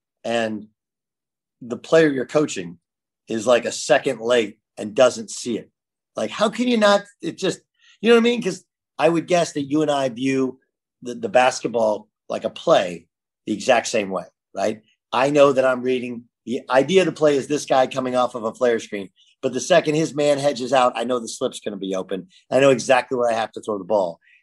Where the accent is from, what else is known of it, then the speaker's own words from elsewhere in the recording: California, United States; I used to come home and watch the Big East, because I grew up in California.